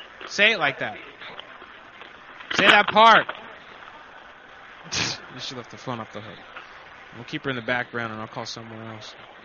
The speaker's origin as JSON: {"language": "English", "country": "Samoa", "said": "Just because I'm from the Republic of Samoa doesn't mean that I don't know what I'm talking about."}